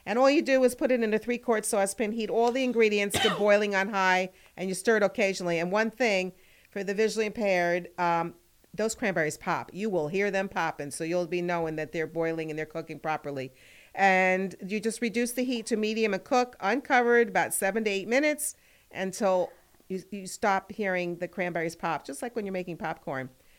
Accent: New Jersey, United States; I'm from New Jersey. We say cashew nuts.

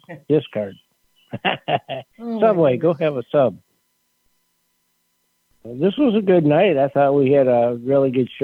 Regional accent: Niagara Falls, Ontario, Canada; I'm from Niagara Falls area near Toronto

